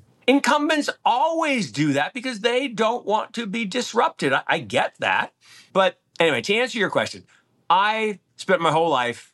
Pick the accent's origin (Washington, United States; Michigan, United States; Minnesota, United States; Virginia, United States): Washington, United States; Seattle; really all the way back from the early 80s where I grew up in Seattle and Microsoft